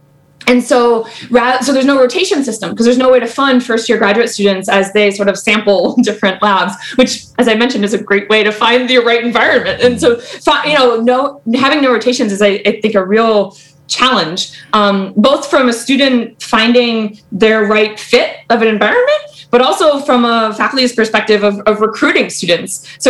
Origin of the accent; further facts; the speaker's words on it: United States; now in Canada; So I'm American. I grew up in the States. I did all my training in the States.